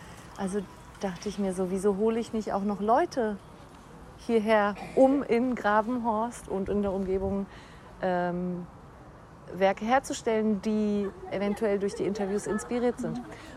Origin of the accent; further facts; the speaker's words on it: Berlin, Germany; Ich komme aus Berlin und lebe dort und arbeite dort.